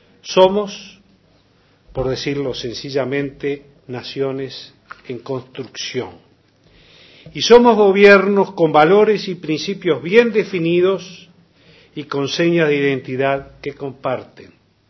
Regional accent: Uruguay; como somos los uruguayos, un poco tímidos, pero créannos, cálidos y sinceros.

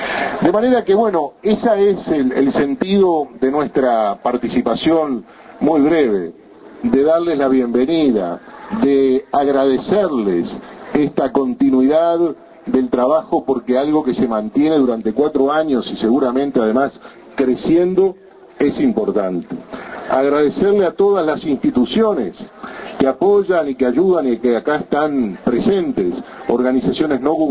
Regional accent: Uruguay; turismo para 3 millones, que somos los uruguayos

